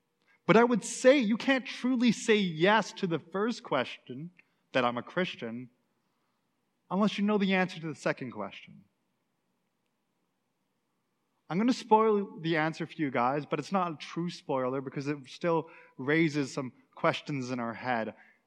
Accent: Canada; I'm a Canadian. I live in a democracy

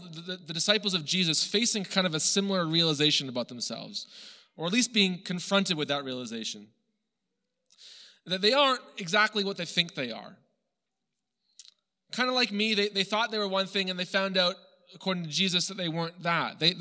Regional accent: Canada; accent: a bit American; also born or lived in United States; I wasn't as Canadian as I thought I was. I made a big deal about being Canadian while I was in the U.S., but when I came back to Canada, everyone thought I was an American. My accent was a bit American.

